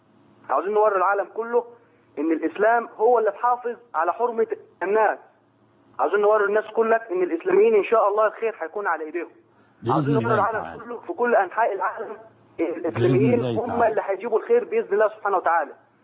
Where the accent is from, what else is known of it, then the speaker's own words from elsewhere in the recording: Egypt; نقول لهم انا من مصر.